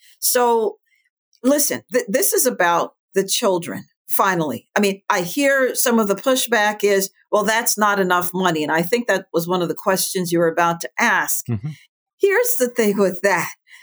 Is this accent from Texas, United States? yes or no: no; New York, United States; also born or lived in California; now in Virginia, United States; we moved from California, where we were both in the Marine Corps, and we decided to come to Virginia. We didn't want to go back to New York and South Dakota, where my husband was raised. So we came to Virginia.